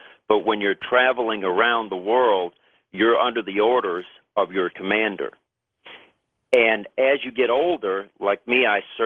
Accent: Sun Valley, California, United States; And, Nori, I grew up in Sun Valley, California.

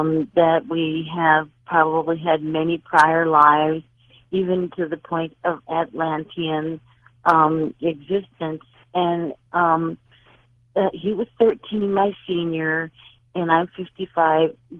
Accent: Chicago, Illinois, United States; I grew up in Chicago with they were immigrants from Ireland and Italy, my grandparents.

